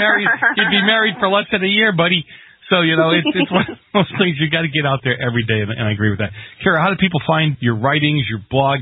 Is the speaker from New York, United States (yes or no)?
no; Boston, Massachusetts, United States; when I grew up in Boston as a kid, we had, we had segregated areas.